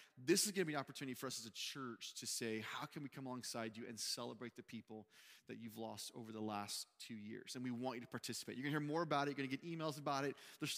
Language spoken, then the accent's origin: English; Uvalde, Texas, United States; I talked about my upbringing and my hometown and the school I went to. And then that Tuesday was the shooting in Uvalde at my old elementary school, Robb Elementary.